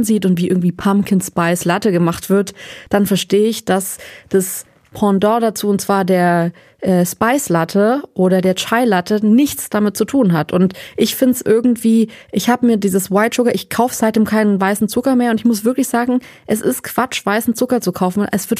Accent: North Rhine-Westphalia, Germany; Ich bin Junge, bin einfach aufgewachsen in NRW

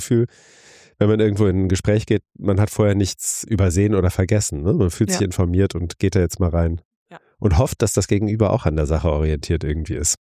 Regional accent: North Rhine-Westphalia, Germany; ich bin in NRW groß geworden

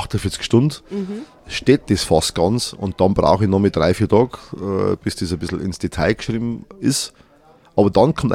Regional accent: Bavaria, Germany; also ich bin ein Niederbayer. Ja. Das ist einfach mal so. Das hört man, das sieht man, das spürt man.

